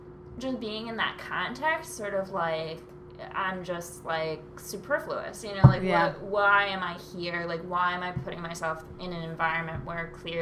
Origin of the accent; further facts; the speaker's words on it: New York, United States; how I never mowed a lawn before, and how I'm from Westchester